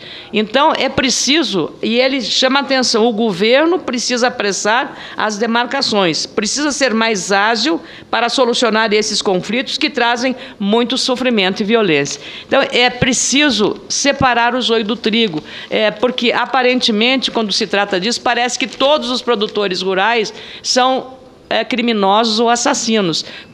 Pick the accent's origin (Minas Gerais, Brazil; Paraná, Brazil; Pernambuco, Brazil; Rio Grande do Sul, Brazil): Rio Grande do Sul, Brazil; e eu sou gaúcha, lá do meu estado, foram levados